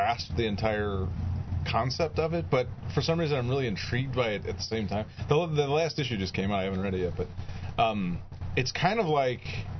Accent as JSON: {"language": "English", "region": "Midwest", "country": "United States", "tie": "born or raised there", "said": "maybe it's growing up in the Midwest"}